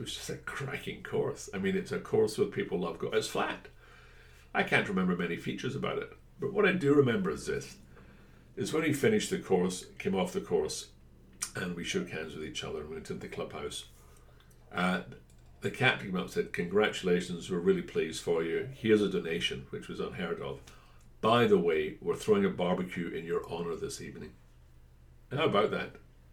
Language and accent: English; Scotland, United Kingdom; So, being a Scotsman, it will come as no real surprise it was the old course, St Andrews.